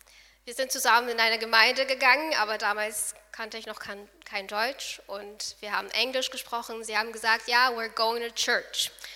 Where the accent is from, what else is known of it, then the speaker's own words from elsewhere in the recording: Israel; wie Aaron schon gesagt hat, und ich bin in Israel aufgewachsen. Meine Eltern waren messianische Juden